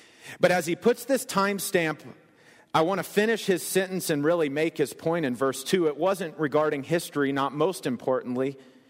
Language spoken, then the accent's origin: English; Kentucky, United States; I remember looking at maps in Kentucky, growing up in Kentucky